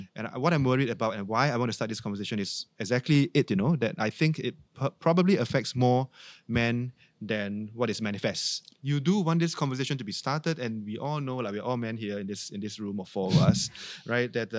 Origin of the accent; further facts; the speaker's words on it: Singapore; But perhaps because of how we are Asian, how we are Singaporean, we don't really have these conversations because we are shy.